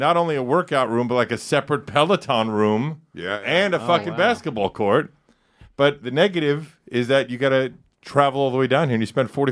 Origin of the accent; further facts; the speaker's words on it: New York, United States; Yeah, I'm such a New Yorker.